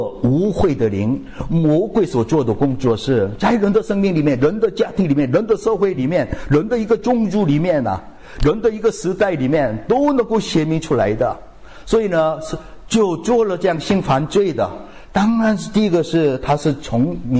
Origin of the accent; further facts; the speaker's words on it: South Korea; Chinese is a second language; 我们韩国人说金亲相见了